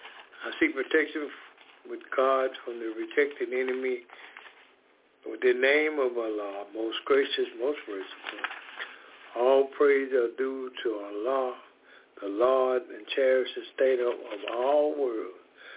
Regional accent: Decatur, Georgia, United States; We are from Decatur, Georgia, and Suja is from Baton Rouge, Louisiana.

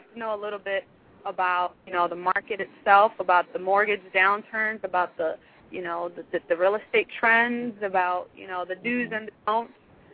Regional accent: Chicago, Illinois, United States; I grew up in Chicago, but I live in Indiana, so it's really interesting.

